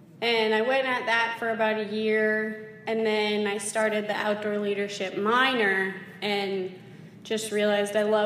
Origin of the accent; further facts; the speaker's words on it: Colorado, United States; also born or lived in Denver, United States; And then once we moved up to Summit County when I was in second grade, I spent most of my time skiing at Copper and A Basin and Breckenridge with my local club team, Team Summit.